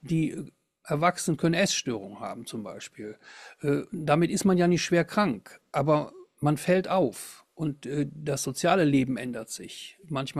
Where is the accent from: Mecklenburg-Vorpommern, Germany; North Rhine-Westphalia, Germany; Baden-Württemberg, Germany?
North Rhine-Westphalia, Germany; Düsseldorf; Ich bin ja Rheinländer, aus Düsseldorf.